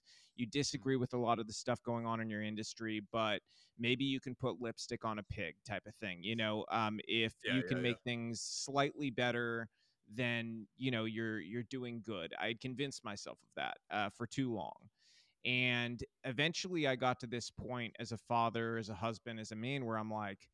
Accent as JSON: {"language": "English", "country": "United States", "tie": "born there", "said": "ultimately my family came here from Cuba and they fled communism once. And I realized, living as an American citizen and being born here and being lucky enough to be born here"}